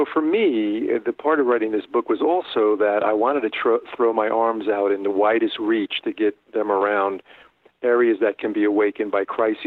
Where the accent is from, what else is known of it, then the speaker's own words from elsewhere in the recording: Newark, New Jersey, United States; because we were, you know, growing up in North New Jersey. In Newark, New Jersey, which is a very Italian Catholic area.